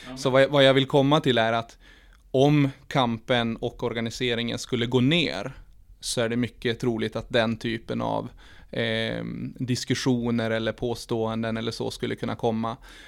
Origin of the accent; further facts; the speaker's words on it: Gothenburg, Västra Götaland County, Sweden; Som sagt, jag kommer från Hammarkullen där vi jobbat under många år med just social organisering